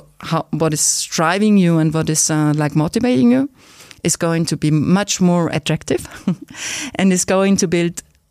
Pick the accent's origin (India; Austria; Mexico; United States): Austria; I'm from Austria. We are located in a very small city in the south of Austria.